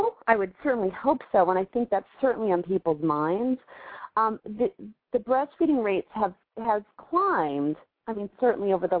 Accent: the South, United States; I grew up in the South, so I have the longest spelling of my name.

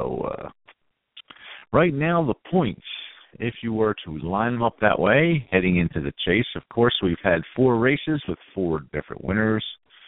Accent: New Jersey, United States; moved away; He is from my home state of New Jersey. Something I'm glad I left, but I got to still claim it.

